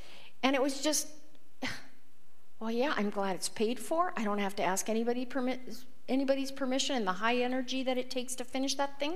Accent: Canada; I said, we're Canadian, and we have this question we ask everybody we meet.

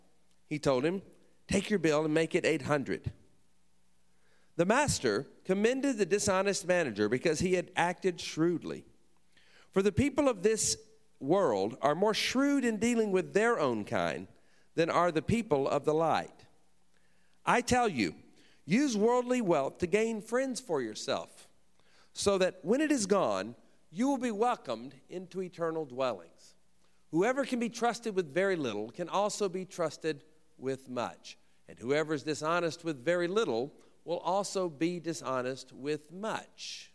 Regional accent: Alabama, United States; And I remember as a small child, I grew up in Alabama, and I was the fourth generation of my family in the Assemblies of God churches.

